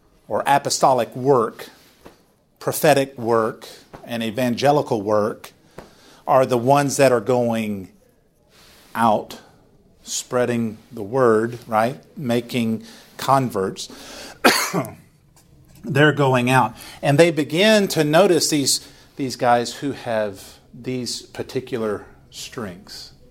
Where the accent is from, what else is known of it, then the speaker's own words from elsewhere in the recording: the South, United States; I remember growing up thinking, man, I grew up in the Bible Belt.